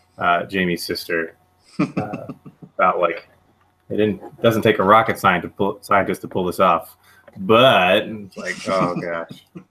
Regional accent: Florida, United States; I mean, I grew up on Space Coast too.

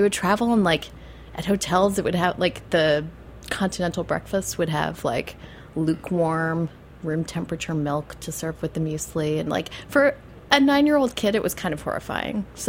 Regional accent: New Jersey, United States; By the way, I'm from New Jersey, so I can say stuff like that.

